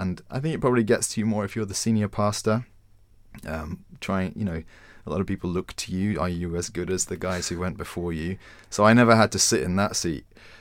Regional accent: Winchester, South East England, United Kingdom; now in London, United Kingdom; comparing my life growing up in Winchester to being in the centre of London. It's really very different.

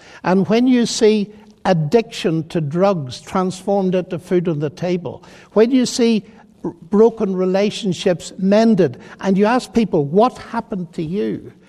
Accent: Ireland; and I'm Irish.

